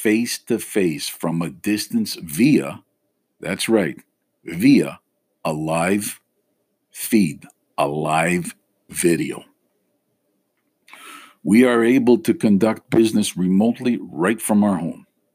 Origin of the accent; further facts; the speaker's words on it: Canada; I was born and raised in Canada, but both my parents raised me with the Greek way of life.